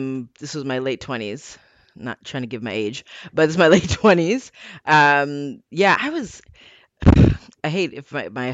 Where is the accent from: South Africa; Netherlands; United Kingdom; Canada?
Canada; Toronto, Ontario; because I'm from Toronto, you're going to hear a lot of different things going on. You might hear a little bit of Jamaican. You might hear a little bit of Barbados. You're going to hear some Danglish, probably some German and English.